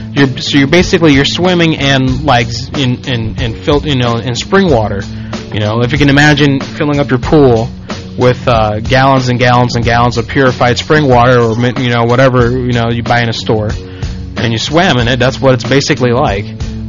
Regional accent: Florida, United States; I grew up here in Florida.

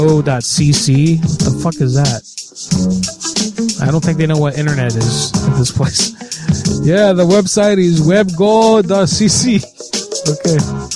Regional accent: Connecticut, United States; I'm from Connecticut.

